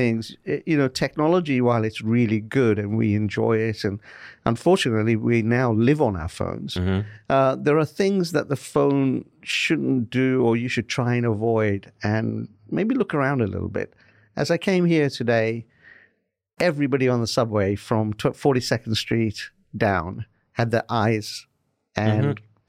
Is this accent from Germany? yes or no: no; England, United Kingdom; now in United States; When we moved here from England, we moved to Vienna, Virginia first